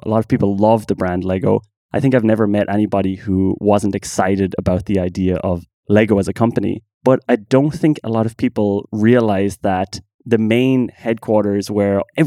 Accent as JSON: {"language": "English", "country": "Ireland", "said": "I should never even try to say without further ado as an Irish person"}